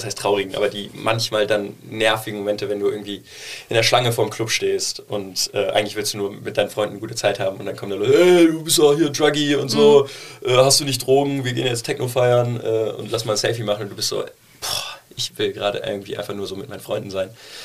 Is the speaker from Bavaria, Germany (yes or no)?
no; Cologne, North Rhine-Westphalia, Germany; Ich bin in Deutz aufgewachsen.